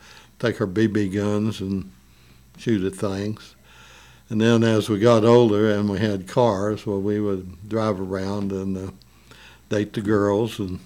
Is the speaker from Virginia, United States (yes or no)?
no; Antlers, Oklahoma, United States; I grew up in Antlers, and I had friends before I started the school.